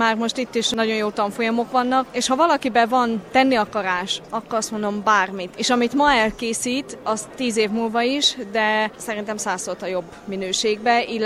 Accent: Tiszaföldvár, Jász-Nagykun-Szolnok, Hungary; Tiszaföldváról jöttem

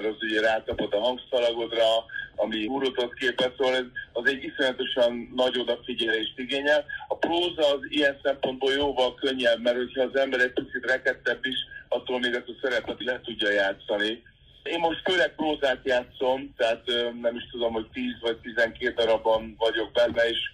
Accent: Fényeslitke, Szabolcs-Szatmár-Bereg, Hungary; also born or lived in Kisvárda; Fényeszékéről indultam, ott nőttem föl, ez egy kis falu, 3500 főt számlál, és Kisvárdán születtem, ez Kisvárda, ez ott van Fényeszékétől 5 kilométerre, és ott születtem, és ott jártam gimnáziumban.

